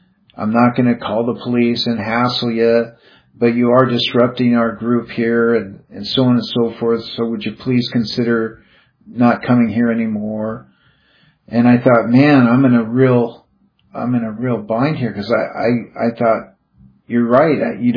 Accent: Everett, Washington, United States; It was located in Everett, Washington, my hometown.

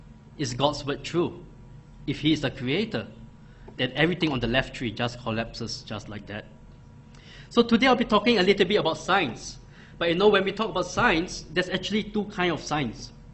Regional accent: Singapore; I grew up in Singapore.

